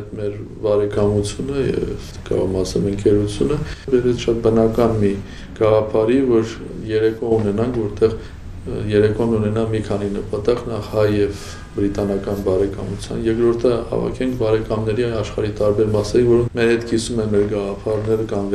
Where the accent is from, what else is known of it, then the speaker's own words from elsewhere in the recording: Yerevan, Armenia; բայց իրականում Երևանցի եմ և ինչպես ծնվել եմ Երևան քաղաքի Դեմիրճյան փողոցում, այդպես էլ շարունակում եմ ապրել։